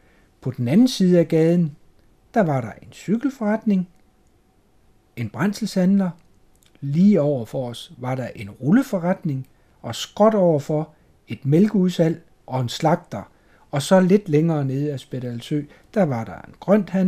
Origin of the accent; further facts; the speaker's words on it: Horsens, Central Denmark Region, Denmark; Jeg er 63 år gammel. Jeg er født og opvokset i Horsens, nærmere betegnet på Spedalsø.